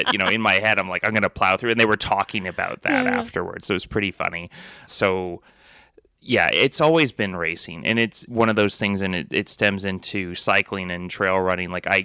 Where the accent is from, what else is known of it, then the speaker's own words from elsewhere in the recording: United Kingdom; Yeah, being the British kid.